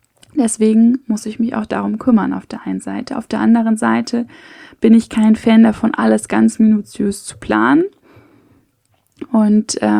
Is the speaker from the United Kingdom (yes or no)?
no; Hamburg, Germany; Schließlich bin ich hier wirklich an dem Fleck aufgewachsen. Aber meine Eltern leben hier in einem Teil von Hamburg, es ist kein Vorort von Hamburg, ganz und gar nicht, aber der sehr, sehr trotzdem grün ist.